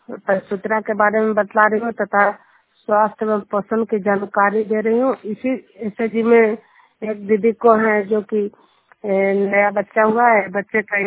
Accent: Bihar, India; मैं नालंदा जिला हिलसा पखंजुनियर गांव के निवासी हूँ

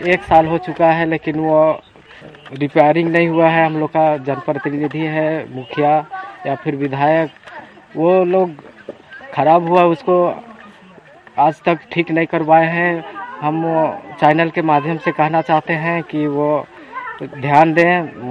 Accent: India; मेरा गांव जोगबहार पुरनाडी का निवासी हूं।

